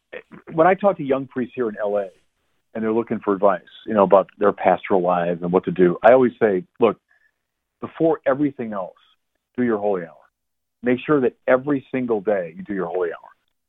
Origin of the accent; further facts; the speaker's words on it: Chicago, Illinois, United States; now in Santa Barbara, United States; Well, you know, as a Chicagoan, they weren't that different. They're like Chicago.